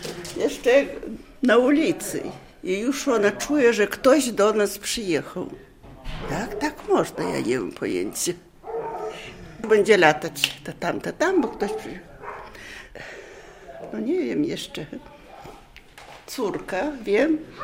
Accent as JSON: {"language": "Polish", "region": "Podlaskie Voivodeship", "country": "Poland", "said": "No, to ja z Nowego Ostrowia poszła za mąż do Północnego."}